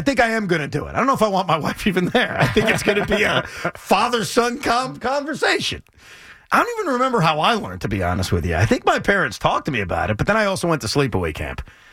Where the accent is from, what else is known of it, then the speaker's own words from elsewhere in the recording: Long Island, New York, United States; But this guy, Tommy's from Long Island. I'm from Long Island.